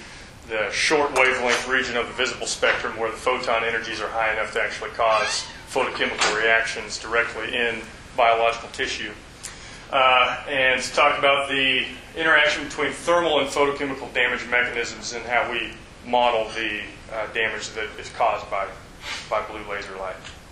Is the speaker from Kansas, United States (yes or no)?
yes; Haviland, Kansas, United States; As Nick said, I'm originally from Southwest Kansas, so I'm from Haviland, which probably nobody here has heard of.